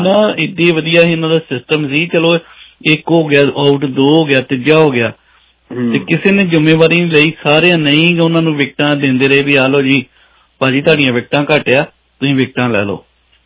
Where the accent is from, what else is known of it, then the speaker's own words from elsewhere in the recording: Punjab, India; ਮੈਂ ਤਾਂ ਪੰਜਾਬ ਦੇ ਬੰਦਾ